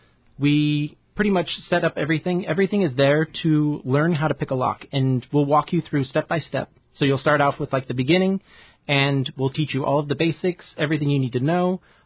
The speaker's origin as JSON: {"language": "English", "region": "Oregon", "country": "United States", "tie": "born or raised there", "said": "But I grew up in Oregon, and in Oregon we had – I'd go to the store and I'd buy like low-end quick sets."}